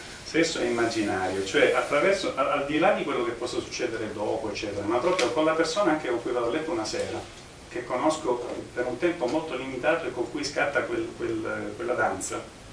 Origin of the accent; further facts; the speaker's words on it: Southern Italy, Italy; io sono meridionale e nel mio dialetto si dice